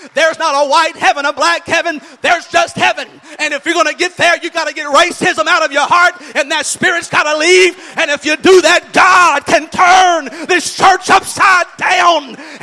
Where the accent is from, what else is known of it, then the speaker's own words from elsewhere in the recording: Texas, United States; Now I'm in North Texas, but I'm from Southeast Texas.